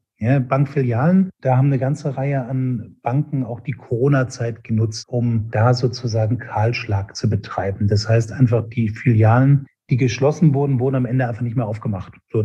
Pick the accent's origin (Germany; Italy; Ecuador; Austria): Germany; Hamburg; ich war jetzt ein paar Tage in Hamburg, meiner alten Heimatstadt.